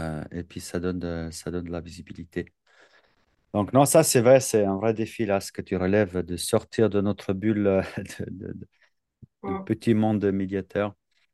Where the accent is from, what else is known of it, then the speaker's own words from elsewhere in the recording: Switzerland; Bah, chez nous en Suisse, c'est depuis, je sais pas, milieu, fin des années 90